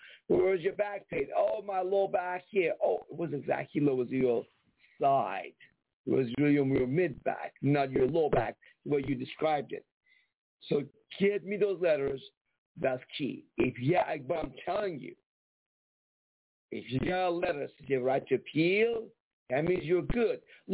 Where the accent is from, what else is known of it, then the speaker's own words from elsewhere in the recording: Iran; English is a second language; But it's English. I'm from Iran. If I can understand these letters in English, so could you.